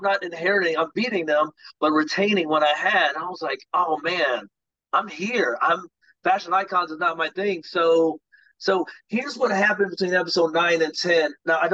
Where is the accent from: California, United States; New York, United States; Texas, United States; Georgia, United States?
Georgia, United States; Atlanta; I'm from Atlanta originally, so we were talking Atlanta